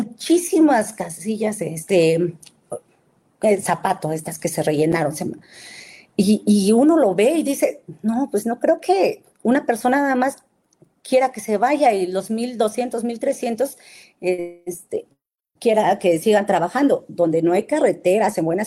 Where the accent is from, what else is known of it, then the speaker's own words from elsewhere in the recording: Totontepec Villa de Morelos, Oaxaca, Mexico; soy de una agencia de Totontepec, Villa de Morelos. En una ocasión estaba yo en mi pueblo